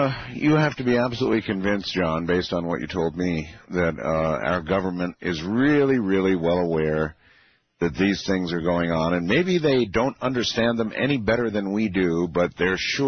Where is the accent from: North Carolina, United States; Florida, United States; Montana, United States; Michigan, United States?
North Carolina, United States; Camp Lejeune; born there; Camp Lejeune is in North Carolina. I was born on Camp Lejeune.